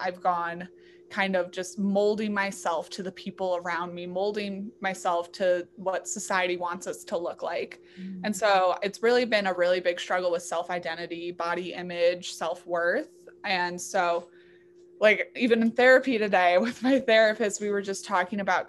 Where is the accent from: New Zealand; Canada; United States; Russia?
Russia; as a white person, like, I come from Russia, you can't get much whiter than that.